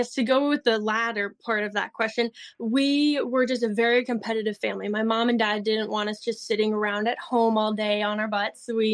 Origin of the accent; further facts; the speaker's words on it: Shakopee, Minnesota, United States; I was born and raised out in Shakopee, Minnesota